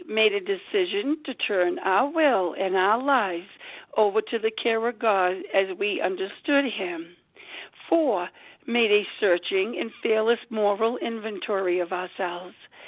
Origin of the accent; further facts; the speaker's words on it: Rhode Island, United States; I am from Rhode Island, and I am recovering from being a compulsive overeater.